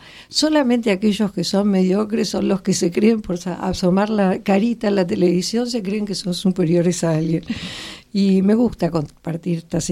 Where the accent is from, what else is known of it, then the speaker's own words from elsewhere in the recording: Argentina; argentina, papá